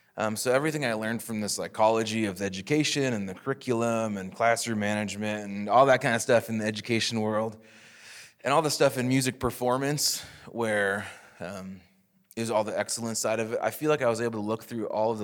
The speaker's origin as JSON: {"language": "English", "town": "Worthington", "region": "Minnesota", "country": "United States", "lives_now": "Sioux Falls, United States", "said": "I would consider myself from Sioux Falls now. I was originally from Worthington, Minnesota. It's not too far from Sioux Falls."}